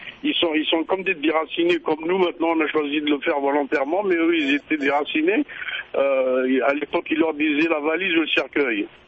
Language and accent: French; Algeria; Je suis algérien, moi. Je ne suis pas un pied noir.